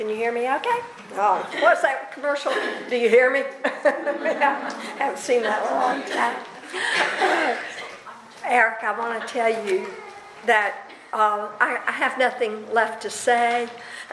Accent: the South, United States; Just in case you didn't know, I'm a Southerner.

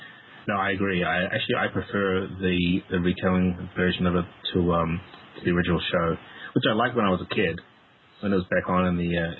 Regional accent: New Zealand; moved away; also born or lived in Pennsylvania; I'm actually from New Zealand, so that's exactly... I may have picked up a twang from 10 years being in Pennsylvania

